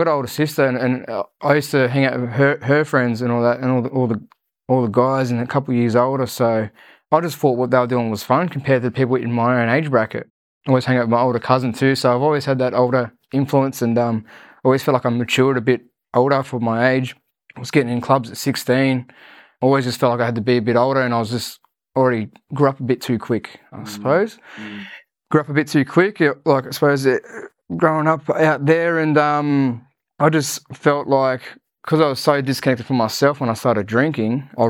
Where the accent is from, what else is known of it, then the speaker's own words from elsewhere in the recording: New South Wales, Australia; growing up in Western Sydney, I suppose, I didn't know there was much help out there.